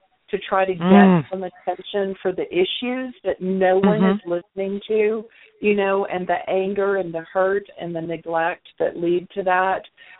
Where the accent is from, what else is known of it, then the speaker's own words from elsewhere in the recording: United States; Well, I'm just because I'm American, I'm not going to eat you, you know.